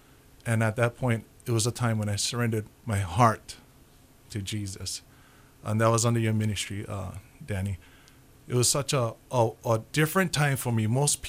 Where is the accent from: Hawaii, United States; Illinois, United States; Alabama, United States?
Hawaii, United States; Honolulu; I grew up on the beautiful hills of Papakolea, right on the homestead, right up by Punchbowl.